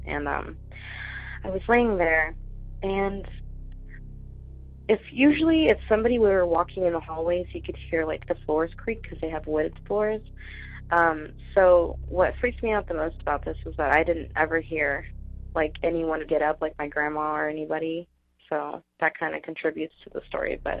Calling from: Florida, United States; I'm from Florida again.

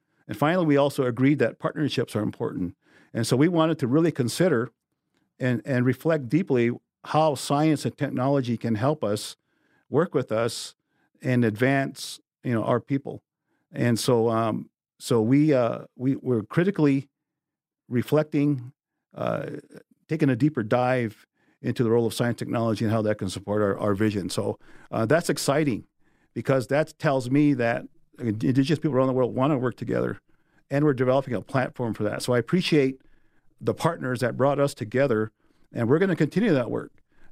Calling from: South Dakota, United States; so I'm greeting you from the Black Hills of South Dakota, a geographic center of North America, and it's a sacred place to our people.

